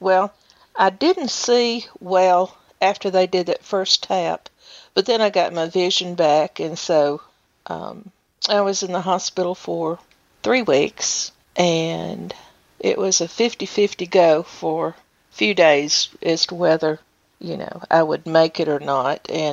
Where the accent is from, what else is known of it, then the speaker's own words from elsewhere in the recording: Milton, Tennessee, United States; also born or lived in Murfreesboro; Well, I actually was the first of my gang to be born in the hospital in Murfreesboro, but essentially born and raised in Milton, Tennessee. It's a little rural community on, I don't know what eastern edge of Rutherford County it is